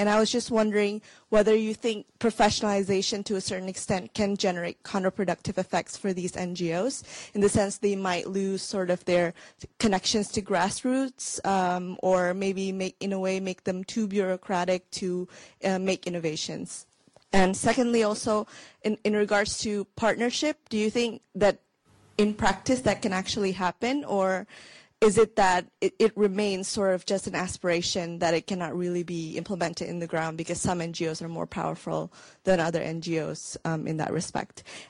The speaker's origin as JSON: {"language": "English", "country": "Indonesia", "lives_now": "London, United Kingdom", "said": "I study here at the LSE. I'm actually from Indonesia."}